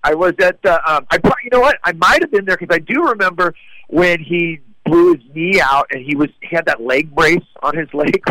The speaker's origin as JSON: {"language": "English", "town": "San Jose", "region": "California", "country": "United States", "tie": "born or raised there", "said": "Well, I actually grew up in the Bay Area. I grew up in San Jose, and I spent a lot of time in San Francisco"}